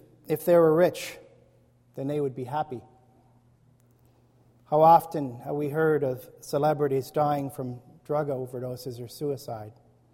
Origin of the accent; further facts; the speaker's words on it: Brandon, Manitoba, Canada; born there; I was born in Brandon, Manitoba.